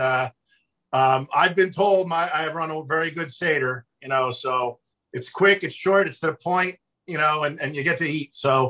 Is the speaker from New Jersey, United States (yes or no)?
yes; New Jersey, United States; And I distinctly remember the day they announced the Sharks, and I was growing up in New Jersey, I go, where is San Jose?